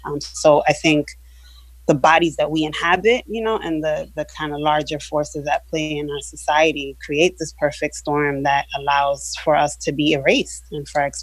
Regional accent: Bronx, New York, United States; I'm from the Bronx. I grew up in the South Bronx, so I grew up in Black and Latinx communities.

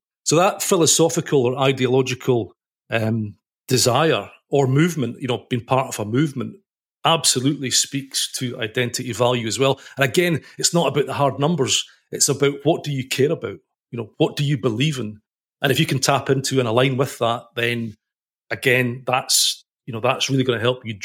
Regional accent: Scotland, United Kingdom; we live near Edinburgh as well now, not far from where you used to live. And but originally I'm from the Highlands

